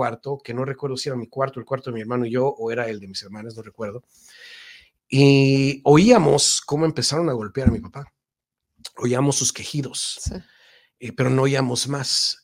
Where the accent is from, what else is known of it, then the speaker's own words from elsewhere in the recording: Ocotlán, Jalisco, Mexico; nosotros somos originarios de Ocotlán, Jalisco, en Guadalajara.